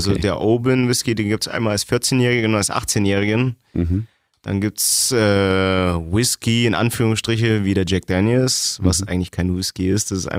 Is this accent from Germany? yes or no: yes; East Germany, Germany; Ich bin Ossi, wie gesagt.